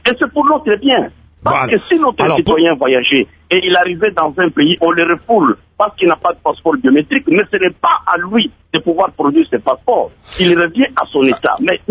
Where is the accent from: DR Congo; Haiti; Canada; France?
DR Congo; nous ne pouvons pas imposer notre volonté en tant que Congolais.